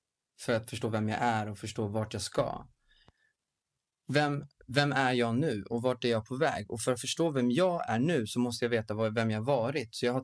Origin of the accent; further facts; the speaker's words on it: Stockholm, Stockholm County, Sweden; Jag är uppväxt på Södermalm.